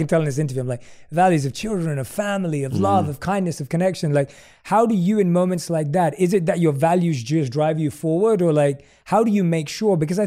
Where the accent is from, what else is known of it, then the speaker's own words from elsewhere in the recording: London, United Kingdom; I was born and raised in London